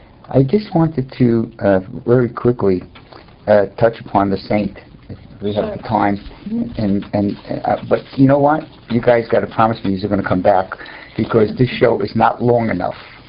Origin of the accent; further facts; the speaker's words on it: Brooklyn, New York, United States; I don't usually read it because I'm from Brooklyn and I have bad diction.